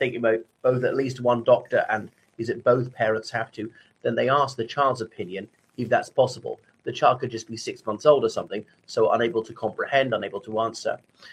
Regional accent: Ireland; from Ireland.

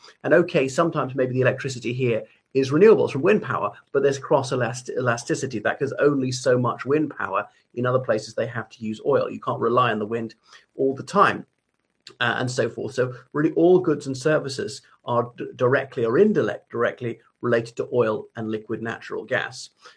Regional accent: Ireland; o everybody … from Ireland.

